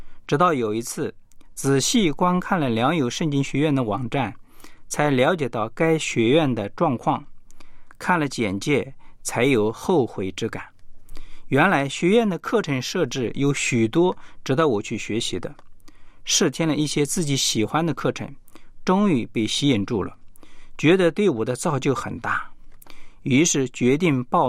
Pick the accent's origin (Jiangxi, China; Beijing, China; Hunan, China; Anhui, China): Anhui, China; 我是安徽的